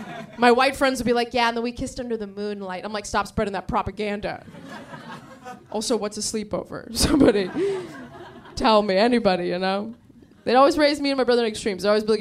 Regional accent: San Diego, California, United States; They grew up in Sri Lanka. I grew up in San Diego. I was around a lot of white people and Mexicans.

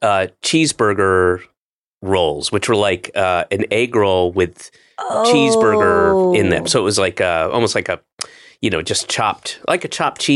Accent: Georgia, United States; When I was a kid, I grew up in Georgia.

